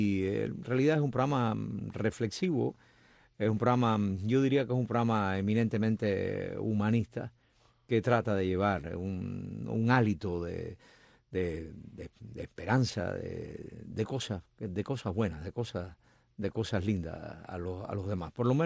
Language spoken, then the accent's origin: Spanish; Cuba; moved away